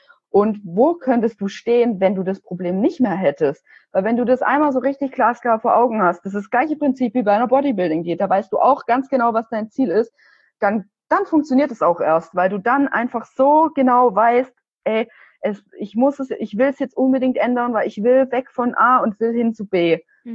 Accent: Stuttgart, Baden-Württemberg, Germany; Aus Stuttgart.

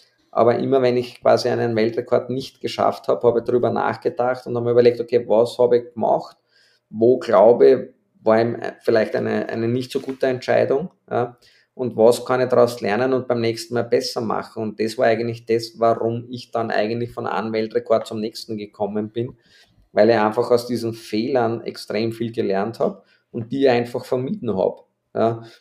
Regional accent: Austria; als Österreicher

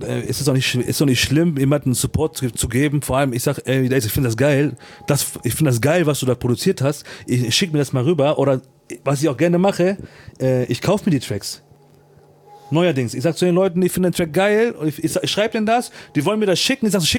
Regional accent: Turkey; Bin Türke

